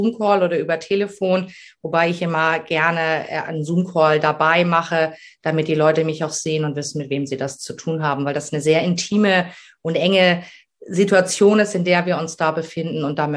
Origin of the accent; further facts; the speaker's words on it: Ramelsloh, Lower Saxony, Germany; Ich komme aus Ramelsloh. Das ist unter Hamburg.